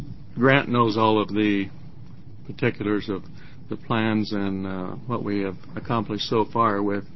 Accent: Ontario, Oregon, United States; We appreciate this time, and I've lived in Ontario my whole life.

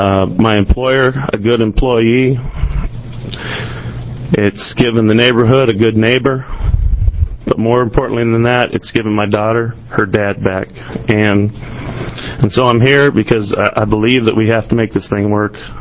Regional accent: Portland, Oregon, United States; 32 years old, and I'm from Portland, Oregon.

